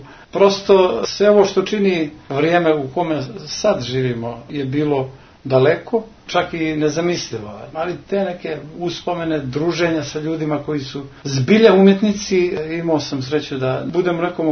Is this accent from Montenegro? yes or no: yes; Nikšić, Nikšić Municipality, Montenegro; also born or lived in Vasojevići; Ja sam rođen u Vasojevićima, onda sam sa 3 godine prešao Nikšić